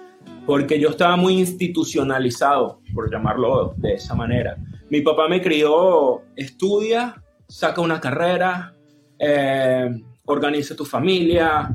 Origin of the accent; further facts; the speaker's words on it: Venezuela; moved away as an adult; salí de Venezuela a medio de la carrera